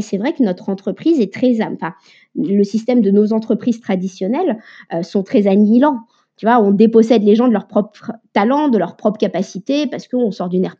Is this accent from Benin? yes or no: no; Normandy, France; Il faut savoir aussi que j'ai grandi en Normandie, dans une ferme.